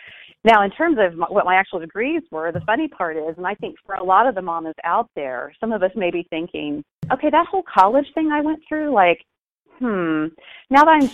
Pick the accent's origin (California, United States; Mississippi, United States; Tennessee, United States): California, United States; growing up outside of Los Angeles for us was really quite an interesting collision of a very genteel and old culture in the mash of all the new and glittery of being in Southern California.